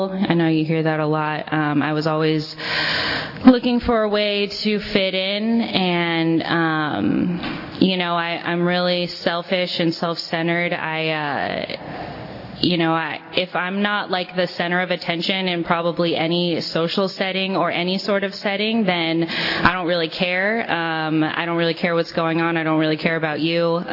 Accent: Fresno, California, United States; You know, I'm from Fresno. I grew up in a nice middle-class family.

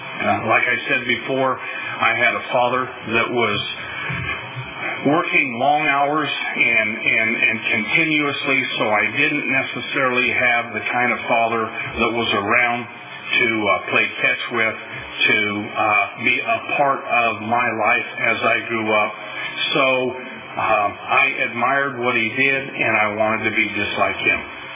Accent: Burl, California, United States; I was born and I grew up in the San Joaquin Valley my whole life. I grew up in an agricultural background.

